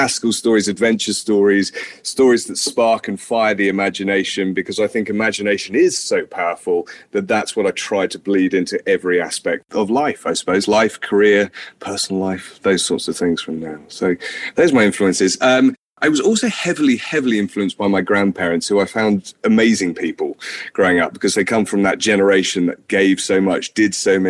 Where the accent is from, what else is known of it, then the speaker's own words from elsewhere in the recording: Yorkshire and the Humber, United Kingdom; also born or lived in South of England / Italy; I grew up in Yorkshire, so I was born in Yorkshire, and we moved around a little bit when I was growing up, so down in south of England, in Italy, then came back, and very much spent most of my life as a Yorkshire boy. Up in basically just fields, up in North Yorkshire